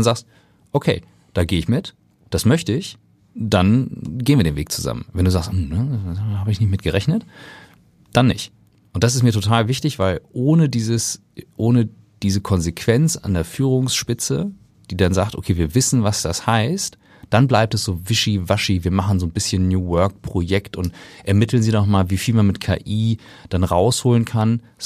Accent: Kiel, Schleswig-Holstein, Germany; Ich komme aus Kiel ursprünglich.

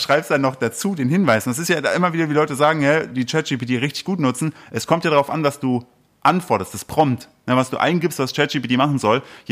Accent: East Germany, Germany; Weil mich da im Osten, wo ich herkomme

